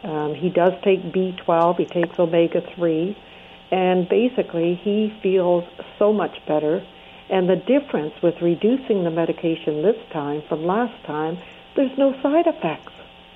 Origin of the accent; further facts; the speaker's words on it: Canada; I'm the Canadian who handed out your books in a hospital and got kicked out 3 times.